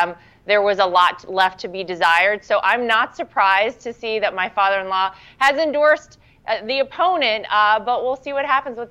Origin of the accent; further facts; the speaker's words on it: North Carolina, United States; North Carolina is where I was born and raised. My entire family still lives there.